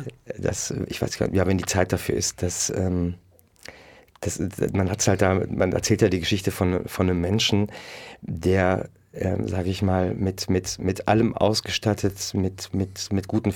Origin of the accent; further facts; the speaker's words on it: Mönchengladbach, North Rhine-Westphalia, Germany; now in Cologne, Germany; Ja, Köln ist meine Heimat. Genau, ich bin nicht gebürtiger Kölner, aber ich bin aus Mönchengladbach und ich lebe in Köln.